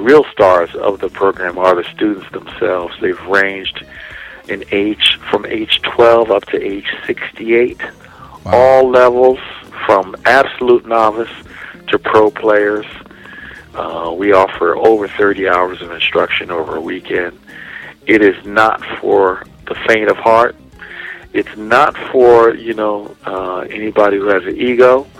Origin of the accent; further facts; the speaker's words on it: Philadelphia, Pennsylvania, United States; You know, growing up in Philly, man, we had such a great, great period of time musically